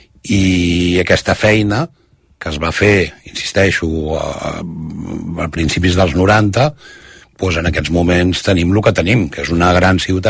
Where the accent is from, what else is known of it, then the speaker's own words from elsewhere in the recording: Badalona, Catalonia, Spain; now in Baix Empordà, Spain; Bueno, jo sóc badaloní, el que passa és que mentre estic allà visc al Baix Empordà, i llavors vinc normalment els caps de setmana i al Masnou ja, o sigui, de Badalona ja estic a Masnou els caps de setmana.